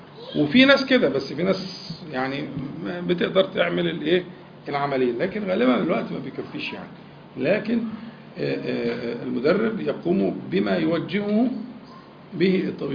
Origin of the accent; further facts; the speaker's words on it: Egypt; احنا كمصريين